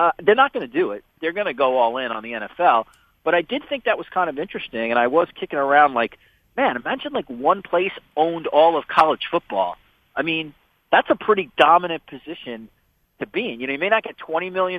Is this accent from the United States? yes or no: yes; New York, United States; I grew up in New York, obviously